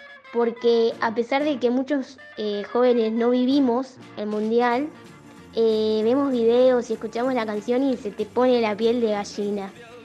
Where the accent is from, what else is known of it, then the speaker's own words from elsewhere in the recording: Concordia, Entre Ríos, Argentina; de Concordia Entre Ríos